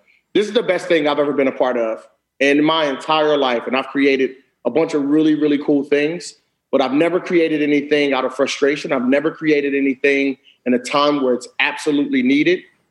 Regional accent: Cincinnati, Ohio, United States; specifically the art organizations in the city of Cincinnati, you know, my hometown, have been really intentional

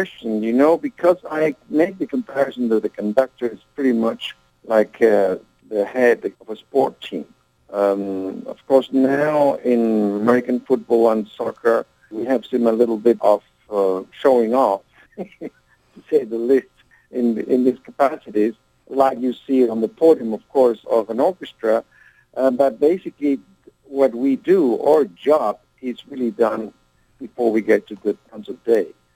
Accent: Caracas, Capital District, Venezuela; I am from Caracas, so I have another home here. I don't want to call it second home, because it's neither second or first. I have a home in Miami, I'm in Caracas, and they're both first homes.

